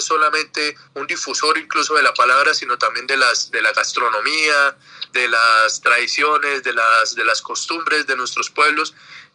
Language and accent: Spanish; Santander, Colombia; accent: Santandereano; hablar desde nuestro acento santandereano